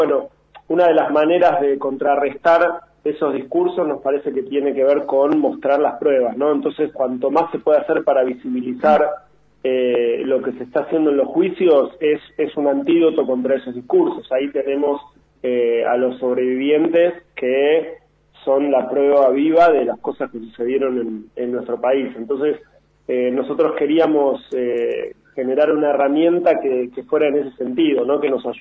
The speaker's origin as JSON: {"language": "Spanish", "country": "Argentina", "said": "uno de los grandes orgullos que tenemos como argentinos y argentinas"}